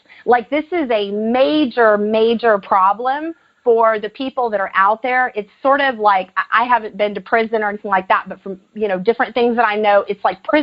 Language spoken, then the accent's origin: English; Midwest, United States; I'm from the Midwest, by the way.